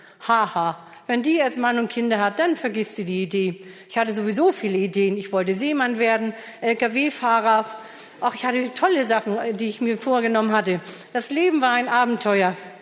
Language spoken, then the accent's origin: German; Schleswig-Holstein, Germany; ich bin ja kein Schwab, ich bin ein Schleswig-Holsteiner, die sind eigentlich wortkarg und verschlossen, ich bin ein kleines Gegenteil.